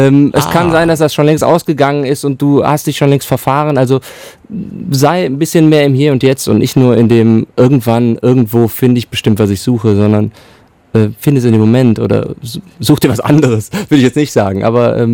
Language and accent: German; Cologne, North Rhine-Westphalia, Germany; also born or lived in United States; Ich bin eigentlich eine Kölsche Jung.